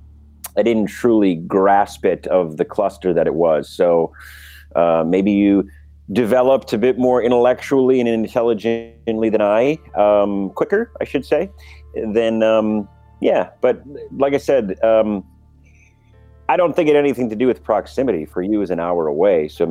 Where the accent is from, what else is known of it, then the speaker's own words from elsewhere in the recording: Wisconsin, United States; downtown Milwaukee, where we're both from Wisconsin.